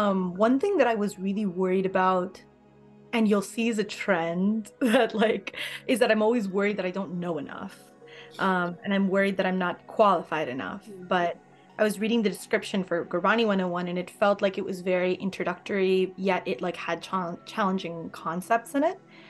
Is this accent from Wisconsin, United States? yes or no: yes; Madison, Wisconsin, United States; also born or lived in Washington, D.C.; I'm from Madison, Wisconsin. I did go to school in DC for a bit though, so that's kind of cool.